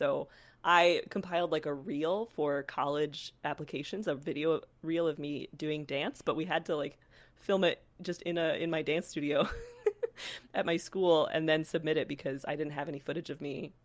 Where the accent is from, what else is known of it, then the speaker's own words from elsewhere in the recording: Colorado, United States; also born or lived in California; I grew up in Colorado. That's where I was doing Irish dance. And then I went to college in California.